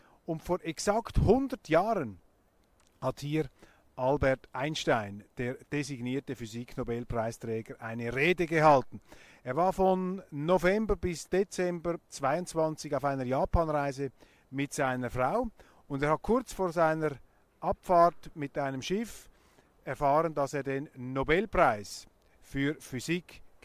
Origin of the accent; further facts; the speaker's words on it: Switzerland; das muss ich als Schweizer sagen